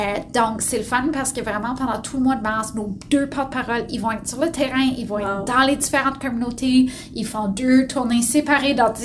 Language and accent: French; Ontario, Canada; also born or lived in Alberta; Moi, je suis originaire de l'Alberta. J'ai grandi dans le sud de l'Ontario. Donc, vraiment des communautés où, en tant que francophone, on se sent très minoritaire.